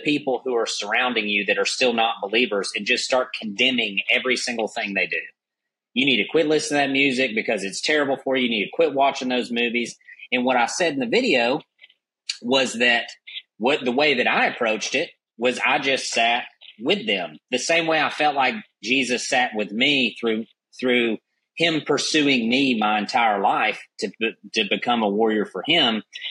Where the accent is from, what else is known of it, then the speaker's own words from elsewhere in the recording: the South, United States; And of course, I'm from the South, so I was saved.